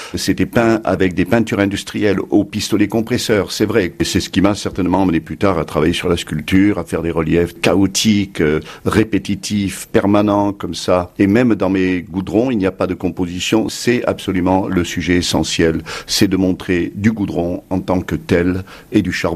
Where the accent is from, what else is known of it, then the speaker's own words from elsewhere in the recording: Nice, Provence-Alpes-Côte d'Azur, France; accent: Midi; je suis parti aux États-Unis à l'âge de 24 ans. La deuxième, c'est que j'arrivais de Nice, un peu provincial, et que lorsque j'étais à Paris, avec mon accent du Midi